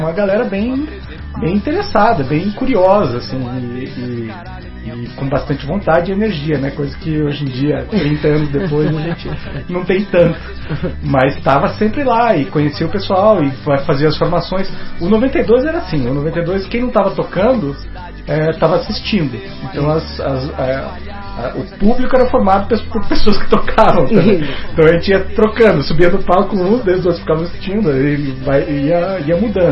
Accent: Curitiba, Paraná, Brazil; Ah, eu sou curitibano, né? Músico curitibano.

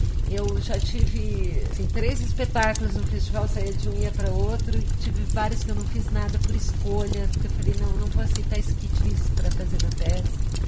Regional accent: Brazil; Como nós, brasileiros, lidamos com os nossos... Com os nossos panos, com os nossos panos de casa

